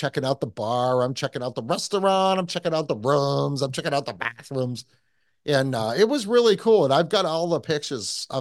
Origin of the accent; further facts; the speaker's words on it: New England, United States; accent: New England; you guys have always busted on me for my accent. I mean, I don't hear it, obviously. But, you know, New Englanders are a different breed.